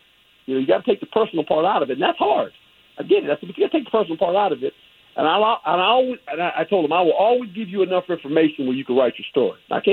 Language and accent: English; Fort Ord, California, United States; also born or lived in Germany; I was born in Fort Monmouth. We left there when I was about two or three and then went to Germany. And my sister was born there, and then we moved back to California, to Fort Ord, California, which is on the Monterey Peninsula.